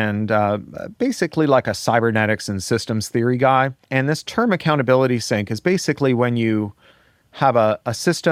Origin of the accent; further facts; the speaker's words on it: Canada; Like all the best Americans, I am Canadian.